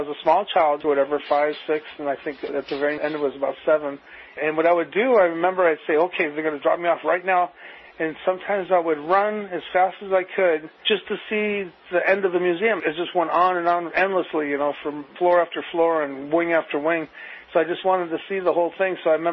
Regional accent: Chicago, Illinois, United States; I'm from Chicago, Illinois, originally.

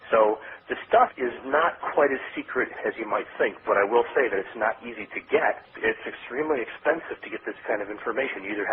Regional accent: Chicago, Illinois, United States; Back when I was a kid, I grew up in Chicago. We grew up pretty poor.

